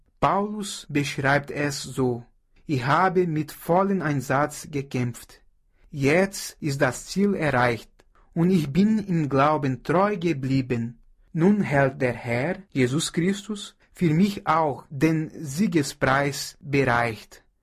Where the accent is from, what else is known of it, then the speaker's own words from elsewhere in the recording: Brazil; first language Portuguese; German is a second language; ich komme aus Brasilien